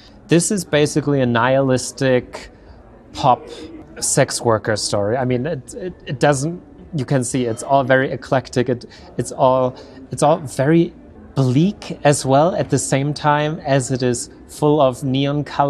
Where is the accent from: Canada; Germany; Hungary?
Germany; English is a second language; the two of us, we're from Germany